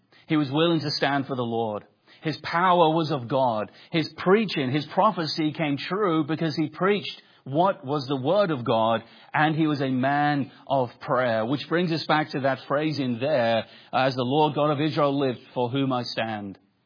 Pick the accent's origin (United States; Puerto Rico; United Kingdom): United Kingdom; England; I grew up in England.